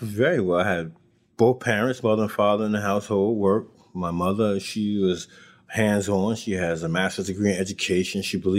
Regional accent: Newark, New Jersey, United States; Yes, I grew up in Newark.

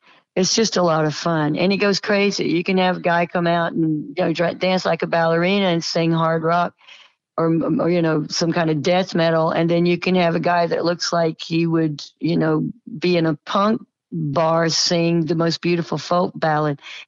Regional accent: the South, United States; I think that the things that I learned growing up in the South are highly respected and highly respectable

